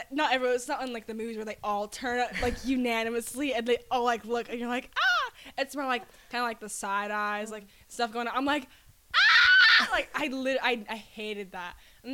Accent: Ghana; I'm Ghanaian. I'm like, cool. I'm from, like, ancient African kingdom. How cool is that? I'm, like, probably descendant of some sort of royalty.

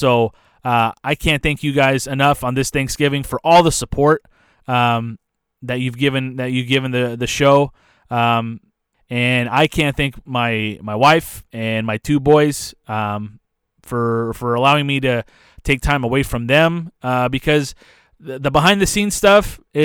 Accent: Azores, Portugal; first language Portuguese; English is a second language; Azores, from the island, from the Ilha da Terceira, and I grew up speaking Portuguese. Portuguese was my first language.

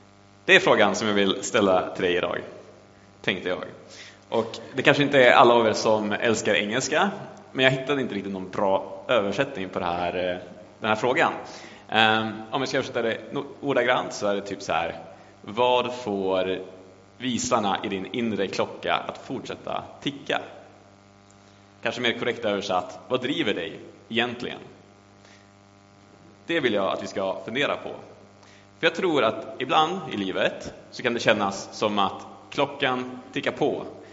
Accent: Norrland, Sweden; Och jag kommer från Norrland från början, så om ni inte förstår vad jag säger så kan det vara därför.

